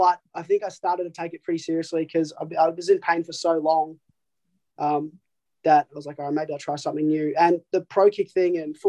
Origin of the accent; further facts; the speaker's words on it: McKinnon, Victoria, Australia; So I grew up in McKinnon, which is, like, you know, Sandringham area, Bayside area.